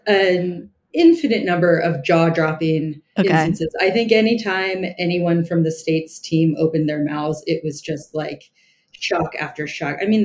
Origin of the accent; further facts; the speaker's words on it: Indiana, United States; We saw the vote in Ohio, which is near my home state of Indiana on Tuesday.